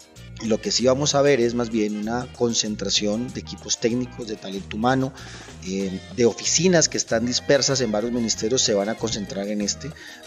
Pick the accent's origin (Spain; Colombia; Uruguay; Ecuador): Colombia; Caribbean Region; yo que soy costeño, mi herencia costeña